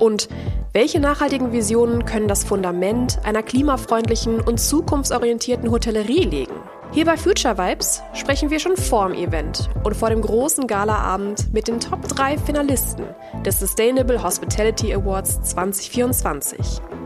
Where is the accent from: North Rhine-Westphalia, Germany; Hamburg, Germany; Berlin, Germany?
North Rhine-Westphalia, Germany; Düsseldorf; born there; du sprichst hier mit einem absoluten Großstadtkind. Ich bin in NRW geboren, in Düsseldorf, und seitdem habe ich eigentlich immer nur in großen Städten gewohnt.